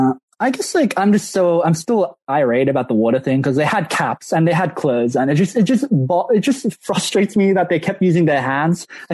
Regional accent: Australia; I'm Australian

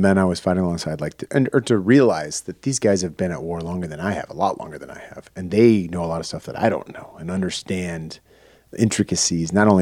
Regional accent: United States; I'm an American. Thank you.

